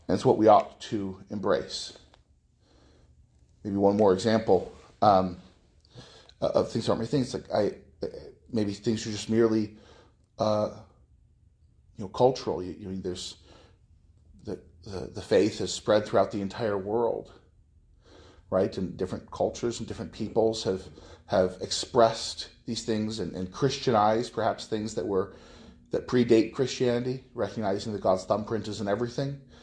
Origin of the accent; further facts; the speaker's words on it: United States; And being an American, right, where this pluralistic country, what does an American look like?